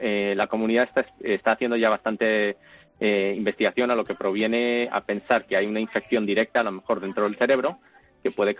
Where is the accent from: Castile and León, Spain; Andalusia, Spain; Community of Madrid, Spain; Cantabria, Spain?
Community of Madrid, Spain; Madrid; moved away as an adult; Me crié en Madrid y me vine para acá a estudiar y aquí me he quedado.